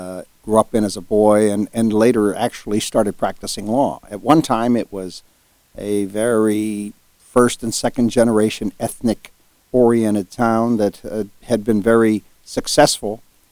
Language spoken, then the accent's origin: English; Youngstown, Ohio, United States; Growing up in Youngstown, where I grew up, with the family background, education, church